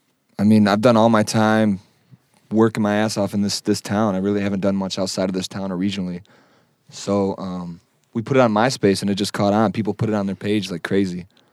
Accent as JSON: {"language": "English", "region": "Michigan", "country": "United States", "tie": "born or raised there", "said": "because that's my hometown, it's Downriver."}